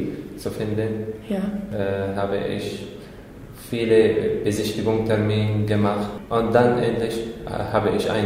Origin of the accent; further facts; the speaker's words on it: Syria; German is a second language; now in Germany; Das wie meine Heimat. Ja. Wir haben eine Erfahrung mit der gleichen Situation.